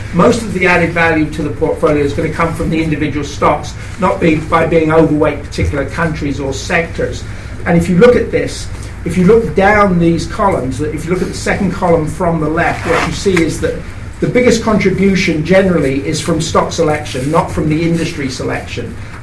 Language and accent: English; England, United Kingdom; I hate to say this as an Englishman